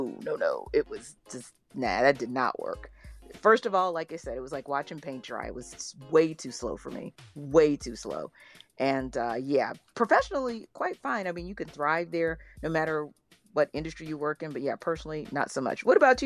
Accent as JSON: {"language": "English", "region": "Louisiana", "country": "United States", "said": "even though I'm from the South, right, from Louisiana."}